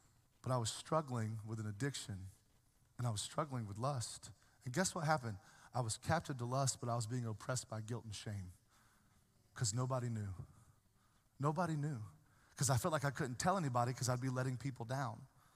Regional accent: Rock Hill, South Carolina, United States; Like, I'm from Rock Hill, South Carolina. You don't know me. We're different down there.

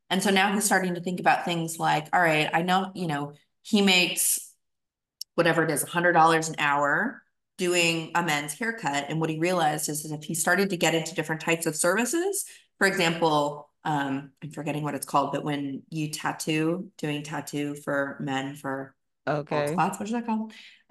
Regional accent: Dublin, California, United States; I'm from the Bay. I'm from the East Bay. I grew up in East Bay. I grew up in Dublin, California.

